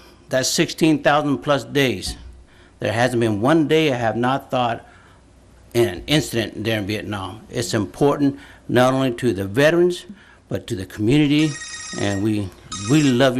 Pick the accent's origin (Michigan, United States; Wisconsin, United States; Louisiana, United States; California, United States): California, United States; Reedley; I was born and raised in Reedley.